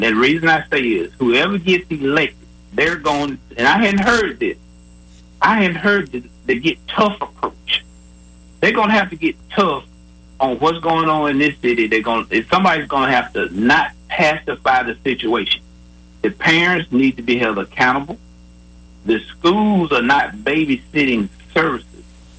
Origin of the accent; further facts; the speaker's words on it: Montgomery, Alabama, United States; And I was raised here in Montgomery, born in Montgomery. I'm a 58-year-old black male